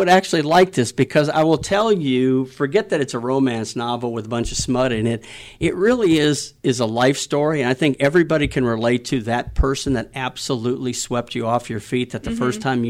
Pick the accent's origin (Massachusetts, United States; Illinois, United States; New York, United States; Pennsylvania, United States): Illinois, United States; Chicago; I'm not from the country. I'm from the mm-hmm. city. I'm from Chicago.